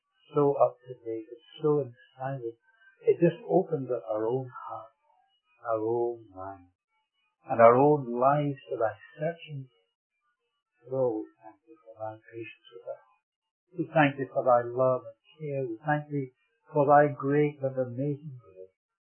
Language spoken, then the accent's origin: English; Scotland, United Kingdom; Being a Scot, I suppose, we arranged a means whereby they would get pocket money.